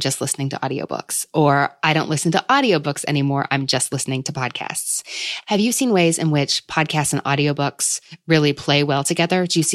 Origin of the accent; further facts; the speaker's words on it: Kentucky, United States; or I'm from Kentucky, so we have bourbon flights here